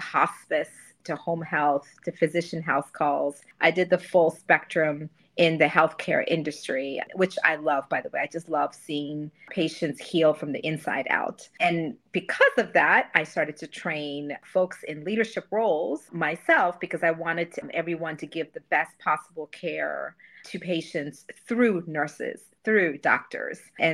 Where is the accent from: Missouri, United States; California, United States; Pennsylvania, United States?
Pennsylvania, United States; Philadelphia; also born or lived in India; now in Dallas, United States; Well, I'm originally from India and I was raised in the Northeast. I'm from Philadelphia, actually, and started my college and my leadership journey in Boston, Massachusetts. Now I am living in Dallas, Texas